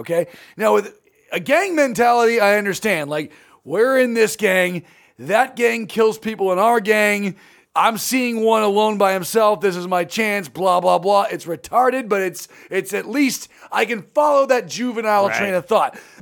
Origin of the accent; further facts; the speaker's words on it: California, United States; I grew up in a town without any professional sports team. I grew up in Orange County. There's not one professional sports team.